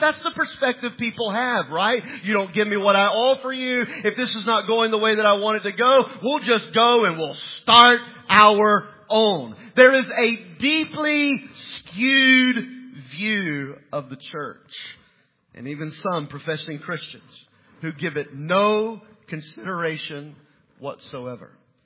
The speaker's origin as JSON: {"language": "English", "region": "the South", "country": "United States", "said": "You know, I'm from the South. This is what we do."}